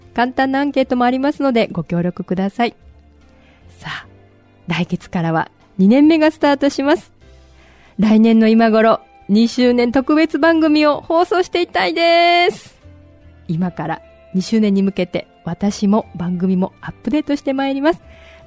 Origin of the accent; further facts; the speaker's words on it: Kadoma, Osaka, Japan; 私の地元門真で